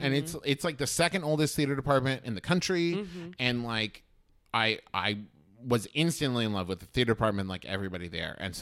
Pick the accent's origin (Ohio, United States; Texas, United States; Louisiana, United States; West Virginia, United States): West Virginia, United States; And I was just going to go to Marshall, which is like the big college in my hometown, Marshall University.